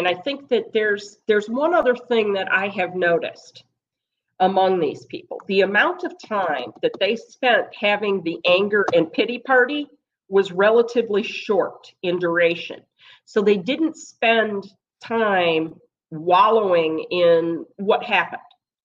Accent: Michigan, United States; now in Texas, United States; Now, those of you who know me know I'm from Michigan, but I'm not living in Michigan. I'm living in Texas.

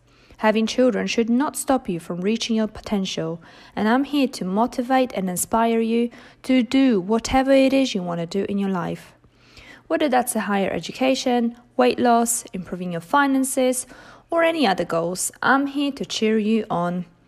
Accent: Poland; English is a second language; moved away as an adult; now in Surrey, United Kingdom; we raise our children in a small town in Surrey. Both I and my husband are immigrants. I come from Poland

